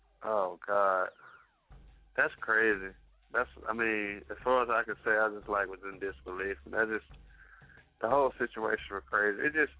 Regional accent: Alabama, United States; now in North Carolina, United States; I'm from Alabama, but I live in North Carolina right now, repping at NC.

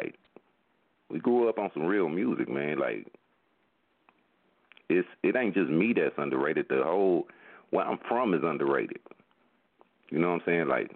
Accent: Mississippi, United States; I mean, people got a stigma about Mississippi that some of it's true, but where I'm from, it's not. You know what I'm saying? I'm from the Gulf Coast, man.

